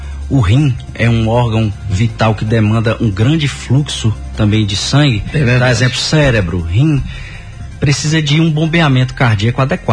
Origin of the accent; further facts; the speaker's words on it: Vitória da Conquista, Bahia, Brazil; Morei a infância ali no centro